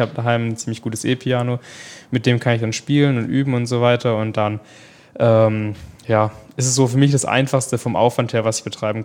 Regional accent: Pleidelsheim, Baden-Württemberg, Germany; spiele ich dann auch so jede Weihnacht dann bei uns in Pleidelsheim, wo ich eigentlich herkomme

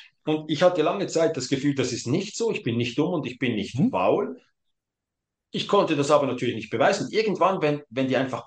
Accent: Zurich, Switzerland; born there; ich bin in Zürich geboren, habe da aber nur 6 Wochen gelebt.

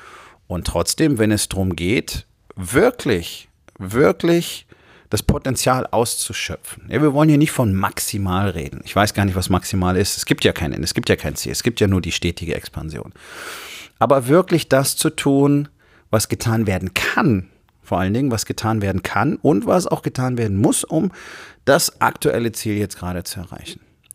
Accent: Rhineland, Germany; Und im Rheinland, wo ich groß geworden bin, in guten Teilen meiner Jugend

